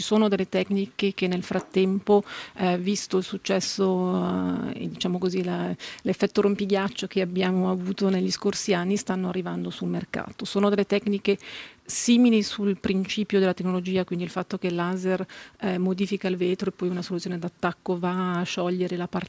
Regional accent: Lugano, Ticino, Switzerland; born there; also born or lived in Zurich; Sono originaria di attinenza, sono del Mendrisiotto, però sono nata in Lugano Campania e sono tornata a Lugano dopo un giro del mondo. Sì, effettivamente sono stata prima a Zurigo

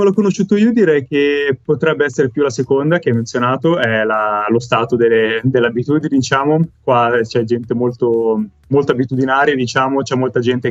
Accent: Caslano, Ticino, Switzerland; moved away as an adult; now in Connecticut, United States; sono originario del Ticino, di Caslano, sono qui in Connecticut da quasi 2 anni, 1 anno e 8 mesi

